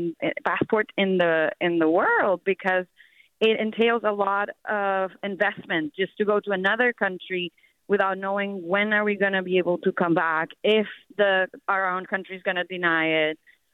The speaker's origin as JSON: {"language": "English", "country": "Venezuela", "moved": "yes", "lives_now": "United States", "said": "I'm originally from Venezuela, and even though I am now a green card holder, because my passport is expired and my country doesn't have relations with the U.S."}